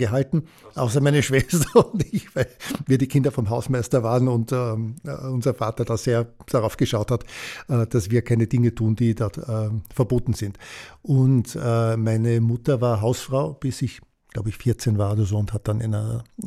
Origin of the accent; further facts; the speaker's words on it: Tyrol, Austria; Meine Kindheit in Tirol war insofern ein bisschen untypisch